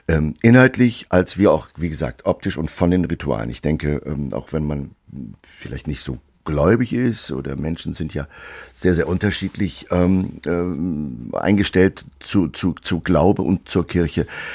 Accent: Northern Germany, Germany; Ich bin leidenschaftlich im Norden aufgewachsen mit Meer, mit Wind und Meer.

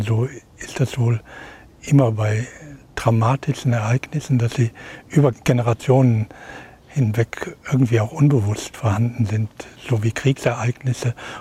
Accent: Prüm, Rhineland-Palatinate, Germany; Ich stamme aus Prüm. Meine Mutter hatte hier in Prüm eine Gastwirtschaft.

